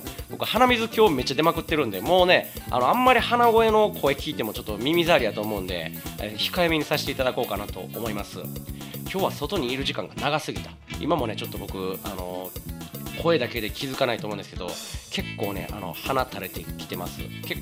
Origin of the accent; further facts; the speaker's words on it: Kobe, Hyogo, Japan; now in Amagasaki, Japan; 僕神戸やねんって言っても絶対嘘やんって言われるんですよね。